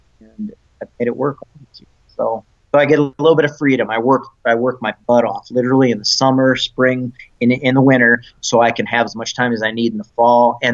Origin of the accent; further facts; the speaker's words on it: South Dakota, United States; Well, I grew up in South Dakota, in eastern South Dakota, corn country.